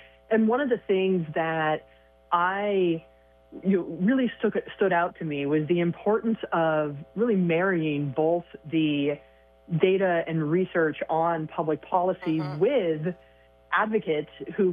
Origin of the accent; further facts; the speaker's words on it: Oregon, United States; here in my home state of Oregon.